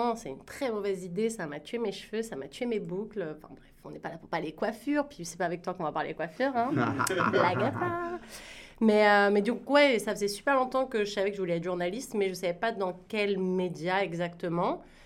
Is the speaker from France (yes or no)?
yes; France; Je suis d'origine française. Enfin, je viens de France, j'ai des origines un peu mixtes